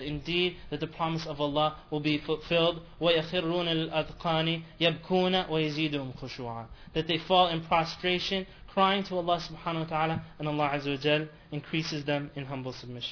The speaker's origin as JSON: {"language": "English", "country": "Canada", "said": "I'm from Canada, that's why I went."}